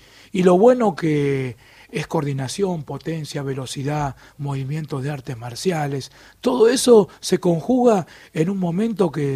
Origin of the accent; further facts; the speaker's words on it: Ogimi, Okinawa, Japan; yo soy de Ogimi, un pueblo de Okinawa